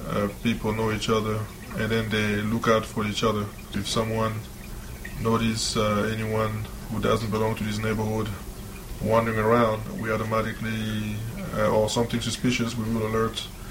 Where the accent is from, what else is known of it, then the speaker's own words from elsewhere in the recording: Gabon; English is a second language; also born or lived in France; now in United States; I'm originally from Africa, the country of Gabon, although I was born in France, but since my parents are from Africa, so I always say I'm from Africa.